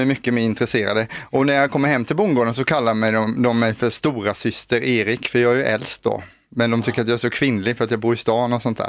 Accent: Karlskrona, Blekinge, Sweden; Ja, jag är ju från Karlskrona från början.

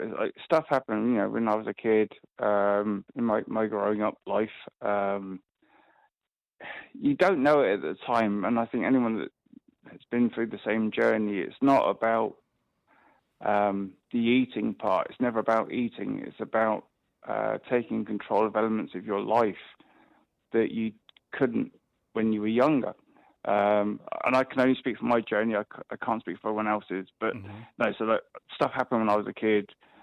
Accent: England, United Kingdom; obviously I'm from England, you can tell by my accent

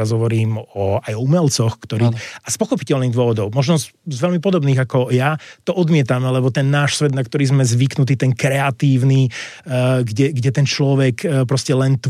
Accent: Prešov, Prešov Region, Slovakia; ja som chlapec z Prešova

